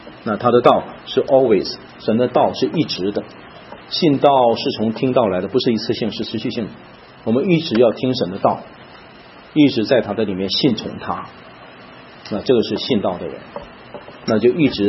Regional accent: China; 我们中国人不说没有无缘无故的恨，没有无缘无故的爱

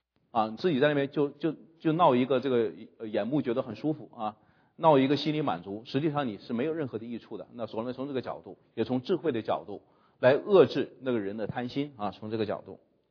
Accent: China

